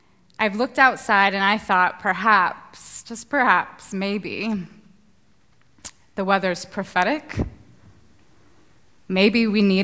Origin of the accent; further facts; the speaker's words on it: Florida, United States; Because I am from the Sunshine State in the States. I am a Florida girl through and through.